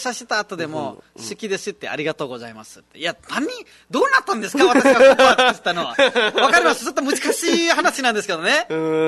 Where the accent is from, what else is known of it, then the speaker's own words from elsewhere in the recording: Nepal; Japanese is a second language; 僕はネパール人ですよろしいですか。